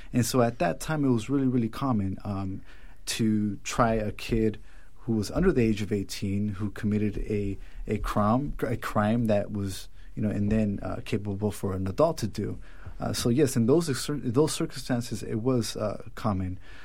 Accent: California, United States; So as a young Mexican-American growing up in Southern California, I experienced some traumatic events in my life at a very, very young age

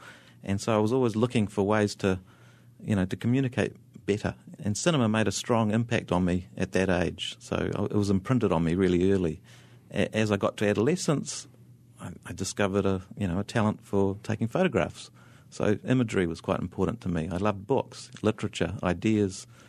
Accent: New Zealand; born there; I didn't feel like a Kiwi until I went back to where I was born. And that didn't happen until I was in my mid-30s. And as I flew back to New Zealand

